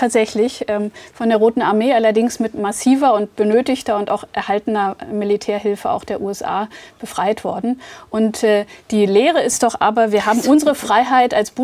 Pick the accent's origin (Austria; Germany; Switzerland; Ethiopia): Germany; Brandenburg; ich komme selbst aus Ostdeutschland, mein Wahlkreis ist Potsdam, ich komme aus Brandenburg.